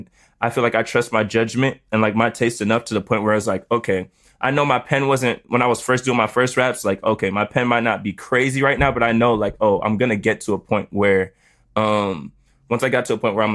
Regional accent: Florida, United States; I'm from South Florida, right? So I have a lot of, like, upcoming artist homies from Miami.

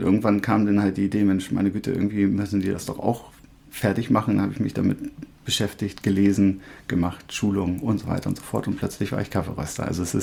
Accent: Buchholz, Lower Saxony, Germany; Also ich bin in Buchholz geboren, habe ein paar Jahre in Holmseppensen gelebt, bin aber in der Buchholzer Umgebung aufgewachsen.

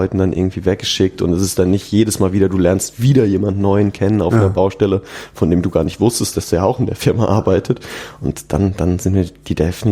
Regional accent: Aschaffenburg, Bavaria, Germany; bei uns in Aschaffenburg auf ein Bierchen eingeladen, in meiner Heimat

